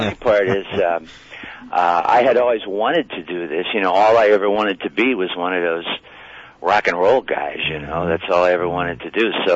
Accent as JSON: {"language": "English", "town": "Niles", "region": "Michigan", "country": "United States", "tie": "born or raised there", "said": "started playing local sock hops and stuff in my hometown of Niles, Michigan."}